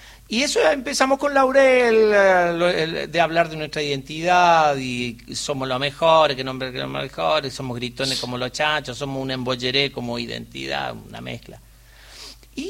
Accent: Curuzú Cuatiá, Corrientes, Argentina; yo vengo de Corrientes, de Curuzú, Catia, y somos profundamente chamameceros

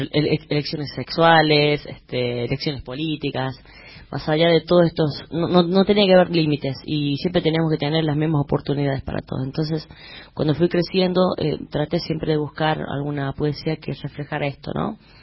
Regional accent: La Rioja, Argentina; me quitó la cercanía física de mi mamá, de mi papá, de los cerros, de mis alumnos en la costa riojana, en el profesorado de arte, de mis libros en mi biblioteca, porque tenía una biblioteca a cargo en La Rioja, en el profesorado

